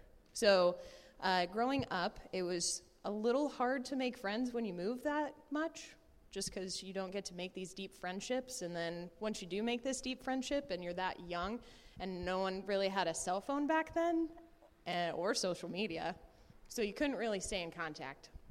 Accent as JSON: {"language": "English", "town": "Brimfield", "region": "Illinois", "country": "United States", "tie": "born or raised there", "said": "so I kind of grew up in the Peoria area. I grew up in Brimfield."}